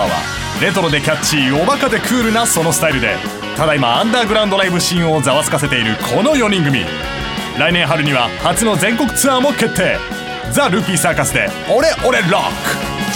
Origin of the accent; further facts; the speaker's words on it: Yokohama, Kanagawa, Japan; 珍しい名字なのでよく出身地を聞かれるんですけども、横浜出身です。